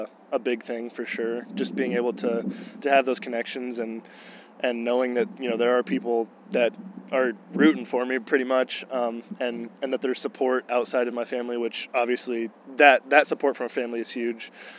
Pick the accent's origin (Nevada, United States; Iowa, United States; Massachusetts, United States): Iowa, United States; Pella; Certainly growing up in Pella with the different success, even as a kid